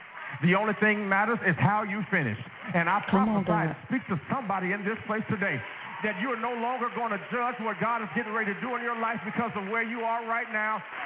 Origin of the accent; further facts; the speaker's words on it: Gary, Indiana, United States; I grew up in Gary, Indiana. Now, the unemployment rate in Gary, Indiana was 40% when I was growing up.